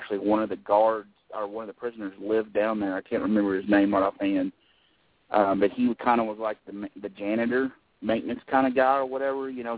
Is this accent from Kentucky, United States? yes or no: yes; Lexington, Kentucky, United States; You know, here in Lexington, Kentucky, you know, my hometown, and they come down every year to Scarefest to promote the prison.